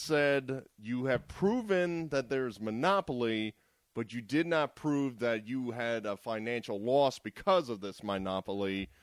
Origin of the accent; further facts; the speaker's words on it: Morrisville, Pennsylvania, United States; I'm not from the South. I am from Morrisville, Pennsylvania, which is about 20 minutes away from Philadelphia, PA.